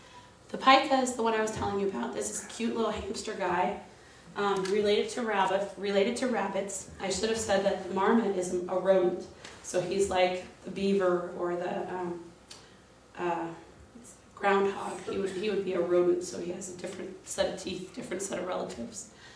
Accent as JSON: {"language": "English", "region": "California", "country": "United States", "tie": "born or raised there", "said": "when I grew up in California, I would always go to the edge of the beach and just sit out on the jetty"}